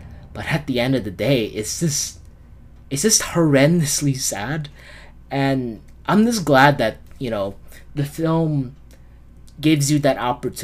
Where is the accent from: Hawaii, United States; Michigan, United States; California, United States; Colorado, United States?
Hawaii, United States; because you know, I'm from Hawaii and I'm quite familiar with the song.